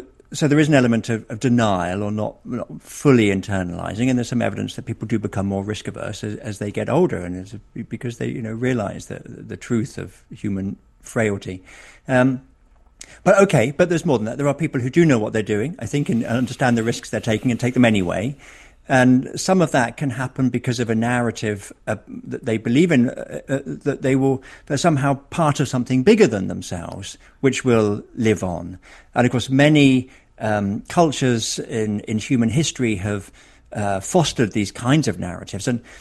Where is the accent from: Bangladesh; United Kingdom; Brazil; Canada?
United Kingdom; England; I'm an Englishman, right?